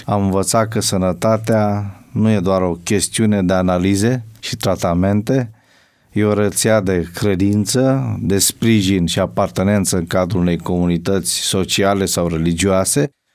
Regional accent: Romania; trăind într-o țară creștină, așa cum ne place nouă ca români să spunem

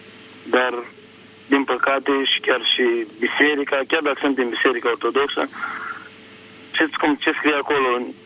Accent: Suceava, Suceava County, Romania; Sunt din Suceava, fac parte din Biserica Ortodoxă.

